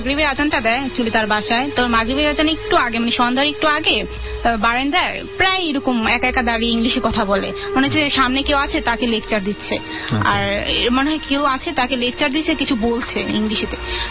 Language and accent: Bangla; Barisal, Barisal Division, Bangladesh; আমাদের গ্রামের বাড়ি বরিশাল অ্যাকচুয়ালি